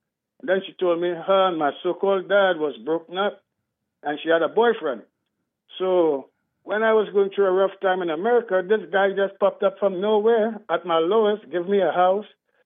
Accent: Trinidad & Tobago; now in United States; Well, I came from Trinidad in a very dysfunctional household. And for some reason, God got me out of there. I'm the only one in America.

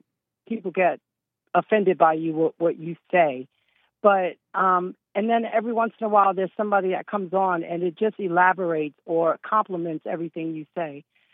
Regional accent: United States; It's just that I was raised in the culture of, you know, what they say or how they do things growing up in America.

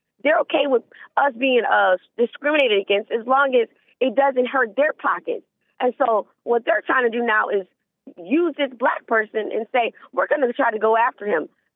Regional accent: Cleveland, Ohio, United States; I'm originally from Cleveland, Ohio.

